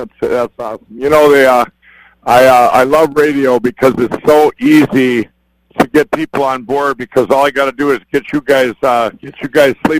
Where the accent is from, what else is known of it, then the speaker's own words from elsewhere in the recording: Chaska, Minnesota, United States; I'm actually sitting in my office right now in my hometown of Chaska, Minnesota.